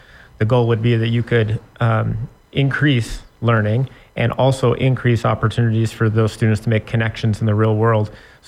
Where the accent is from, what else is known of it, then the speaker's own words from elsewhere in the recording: Montana, United States; So I grew up in the Flathead Valley.